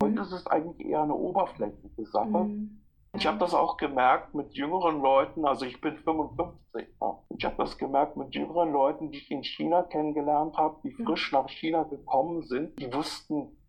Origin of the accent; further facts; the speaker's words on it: East Germany, Germany; Das war noch zu Ostzeiten. Also ich komme aus dem Osten.